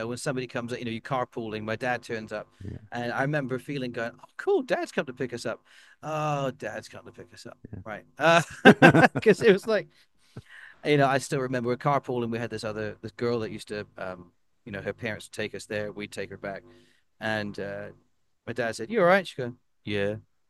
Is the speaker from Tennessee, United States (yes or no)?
no; California, United States; also born or lived in London, United Kingdom / Spain / Florida, United States; I was raised in California and then Spain, as well as stints in Florida.